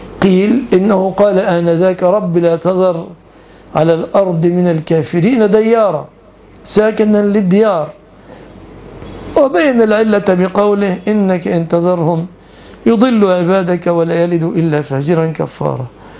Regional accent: Egypt; في بلادنا مصر

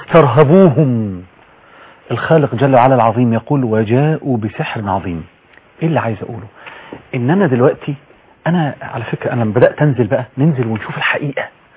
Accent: Egypt; انا بتمنى كقارئ من مصر

